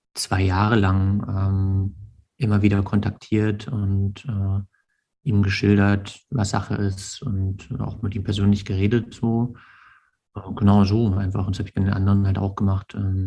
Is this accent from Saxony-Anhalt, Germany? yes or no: no; Göhren, Mecklenburg-Vorpommern, Germany; Na, ich bin in mein Dorf zurückgekehrt, in dem ich aufgewachsen bin, aus Göhren auf der Insel Rügen.